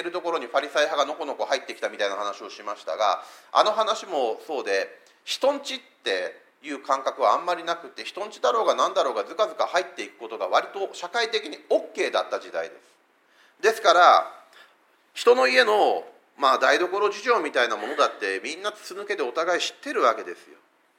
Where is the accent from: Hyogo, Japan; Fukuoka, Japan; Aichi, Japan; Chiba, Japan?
Fukuoka, Japan; 私も自分の出身であります福岡市の西南学院教会の方に行きますと、いまだに私を見て … って呼んでくる人々が多々あるわけですよ。